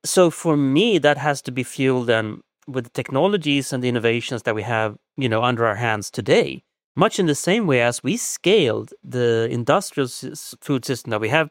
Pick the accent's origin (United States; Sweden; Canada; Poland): Sweden; English is a second language; But in my home country, people don't like to cook and they cook very badly.